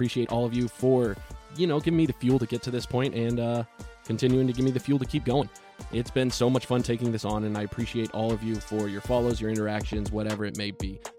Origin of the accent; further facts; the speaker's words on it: Fort Wayne, Indiana, United States; Shout out for my hometown, Fort Wayne, Indiana, for being the subject of this article.